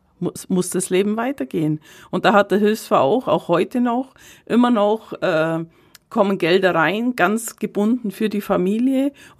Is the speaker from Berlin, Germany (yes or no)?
no; Kaufbeuren, Bavaria, Germany; born there; weil ich gebürtige Kaufbeurerin bin